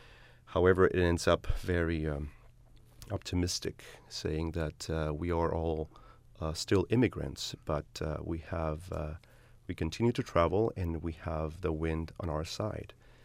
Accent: El Paso, Texas, United States; originally from El Paso, Texas.

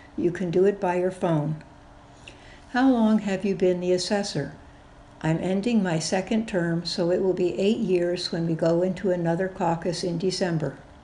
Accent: Illinois, United States; Are you a local guy? I grew up in Edgar County and married Shelley Bosch from Newman.

